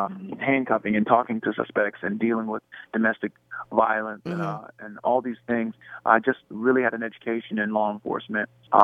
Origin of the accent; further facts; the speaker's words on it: Virginia, United States; Nah, you know, I'm from Virginia, so I definitely have an affinity for Baltimore.